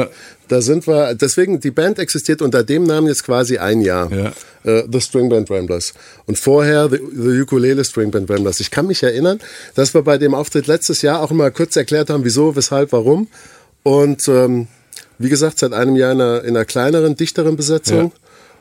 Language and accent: German; Hesse, Germany; Aus Oberhessen.